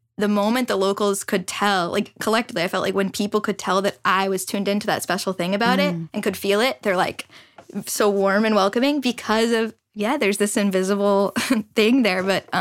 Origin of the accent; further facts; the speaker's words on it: Marblehead, Massachusetts, United States; Well, I grew up in Marblehead.